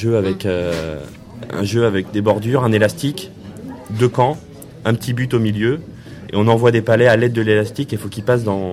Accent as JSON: {"language": "French", "region": "Pays de la Loire", "country": "France", "lives_now": "Aveyron, France", "said": "c'est ce qui m'a fait arriver en Aveyron, d'ailleurs, puisque je suis originaire du Maine-et-Loire."}